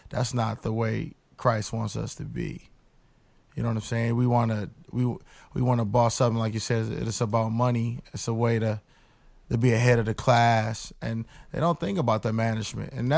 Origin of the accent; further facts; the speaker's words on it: the South, United States; I'm from the South, or I used to live in the South, and for me, man, I used to watch the band growing up